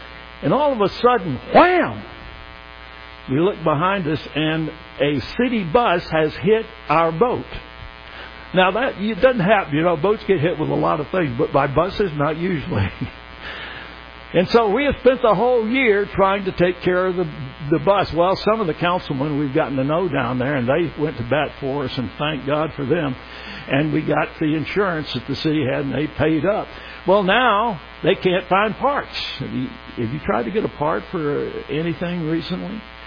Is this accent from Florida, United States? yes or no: yes; Florida, United States; I grew up fishing. I grew up in South Florida. I grew up fishing the Keys.